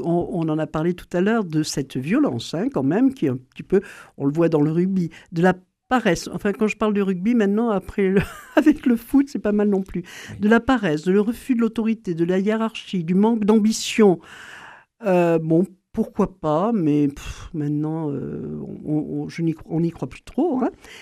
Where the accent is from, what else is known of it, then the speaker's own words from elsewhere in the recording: Algeria; je suis arrivée en Allemagne. Et je ne venais pas de Toulouse, je venais d'Algérie.